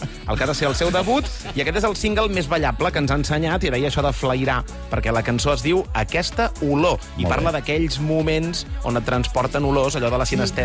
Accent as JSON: {"language": "Catalan", "region": "Catalonia", "country": "Spain", "said": "Diem que som catalans i portes obertes."}